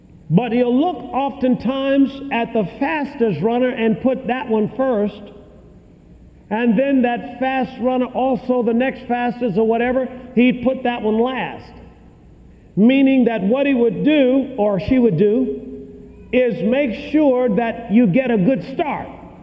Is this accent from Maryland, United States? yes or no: no; Tuskegee, Alabama, United States; I remember when I was brought up down in Tuskegee, Alabama